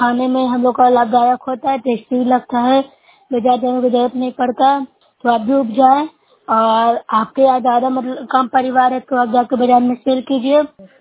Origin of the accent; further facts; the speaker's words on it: Bihar, India; मैं नूरशाह ब्लॉक से हूँ, जिला नालंदा के निवासी हूँ।